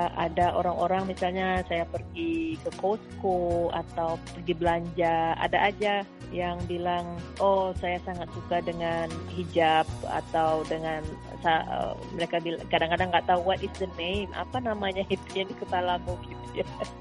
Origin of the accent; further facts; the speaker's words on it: Indonesia; now in Myrtle Beach, United States; Ya, biasalah kita dari Indonesia ya kan, kita biasa dengan udara tropik.